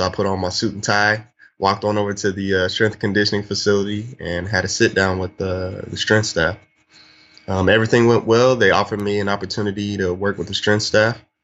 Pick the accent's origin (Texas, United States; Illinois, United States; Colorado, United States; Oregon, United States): Texas, United States; Pearland; I'm from Pearland, Texas. I did my undergraduate work at Miami University in Oxford, Ohio, the Red Hawks.